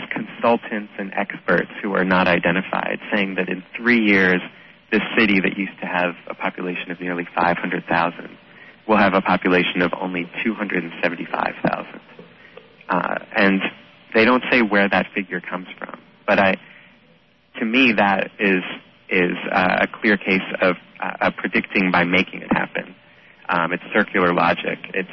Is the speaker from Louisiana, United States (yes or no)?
yes; New Orleans, Louisiana, United States; people are always asking me when I say that I'm from New Orleans, is everything rebuilt yet?